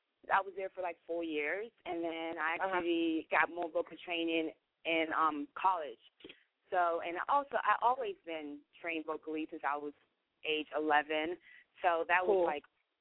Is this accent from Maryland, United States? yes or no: yes; Maryland, United States; also born or lived in West Africa; now in North Carolina, United States; basically I'm from West Africa. I was born there, and I came to the States when I was around 4 or 5 years old, and I learned everything in Maryland. That's my hometown. I just moved down here to North Carolina about 6-7 years ago.